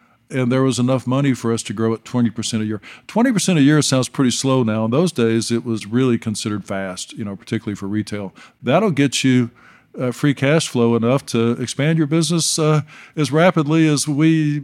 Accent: Dallas, Texas, United States; Well, you know, we grew up in Dallas.

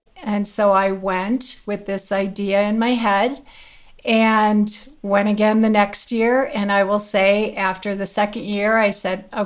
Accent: Chicago, Illinois, United States; I'm from Chicago, Illinois.

